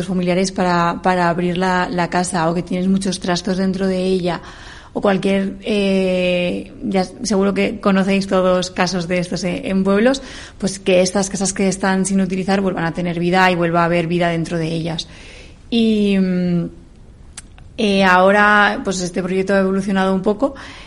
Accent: Torralba de los Sisones, Aragon, Spain; de Torralba de los Isones.

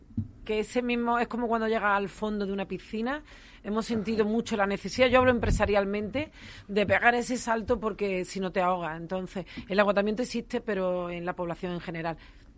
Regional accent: Córdoba, Andalusia, Spain; quiero que nos conozcáis, que vengáis a Córdoba, que no lo creéis, pero yo soy muy seguía, que se dice en mi tierra.

